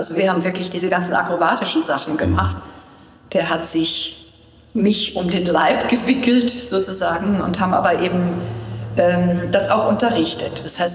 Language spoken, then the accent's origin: German; Eckernförde, Schleswig-Holstein, Germany; Ich bin ja aufgewachsen in Eckernförde in Schleswig-Holstein, direkt am Meer